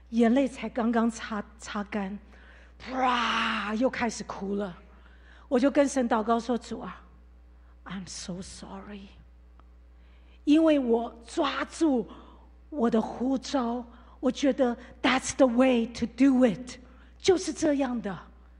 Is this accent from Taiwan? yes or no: yes; Taiwan; 你知道吗，弟兄姐妹，我是台湾土生土长的，我不是不爱那块土地